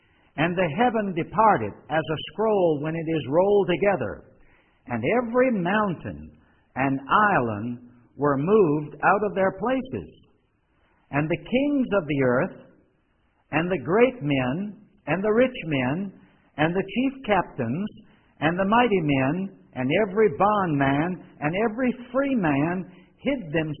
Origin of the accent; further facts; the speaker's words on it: Richmond, Virginia, United States; We attended the chapel there in Richmond, Virginia, my hometown